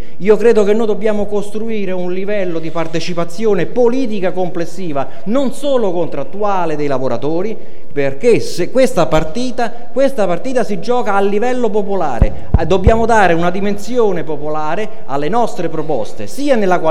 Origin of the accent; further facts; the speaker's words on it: Frascati, Lazio, Italy; Io vengo da Frascati